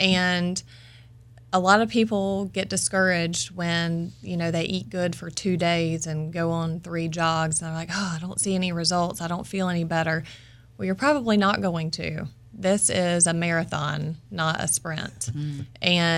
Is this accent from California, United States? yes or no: no; Georgia, United States; And I'm from Georgia. So when I was 26, I competed in Miss Georgia USA